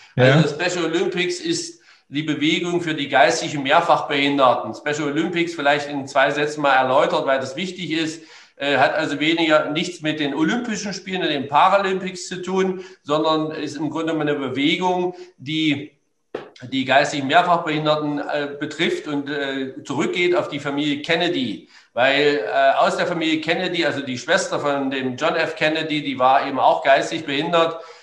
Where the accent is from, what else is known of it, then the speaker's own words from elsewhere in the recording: Halle, Saxony-Anhalt, Germany; bin ich auch als Hallenser stolz drauf, weil das eben Sachsen-Anhalt ist. Und Sachsen-Anhalt ist nun mal unsere Heimat